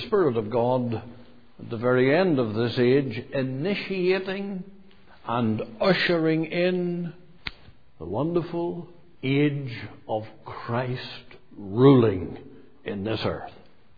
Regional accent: Ireland; But being an Irishman, before I look at that, I'm going to look at something else.

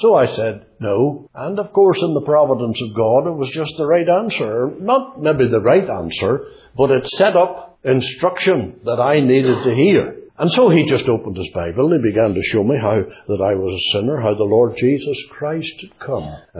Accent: Northern Ireland, United Kingdom; Because I was from Fermanagh, and Joe was a country man

